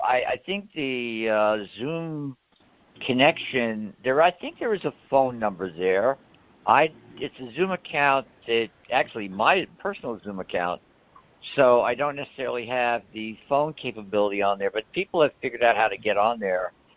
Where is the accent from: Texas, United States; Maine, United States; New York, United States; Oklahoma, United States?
New York, United States; I'm a New Yorker.